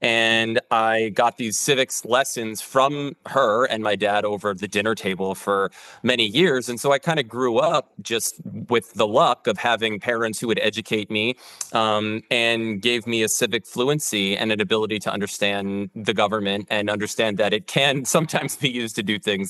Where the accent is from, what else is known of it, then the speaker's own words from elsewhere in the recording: Washington, District of Columbia, United States; I grew up in Washington, D.C., and I had one parent who worked in the United States Senate.